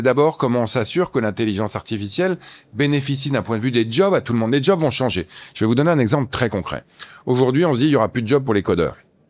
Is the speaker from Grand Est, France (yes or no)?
no; Paris, Île-de-France, France; Moi, je suis parisien, donc je vais pas critiquer Paris.